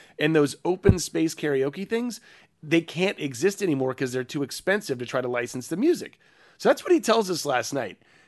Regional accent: United States; So we're from the States

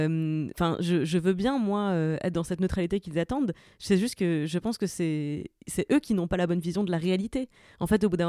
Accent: Saint-Avold, Grand Est, France; now in Paris, France; je viens de la région de Saint-Avold, qui était un bastion gilet jaune, et que je m'étais un peu désintéressée de la question vivant dans Paris.

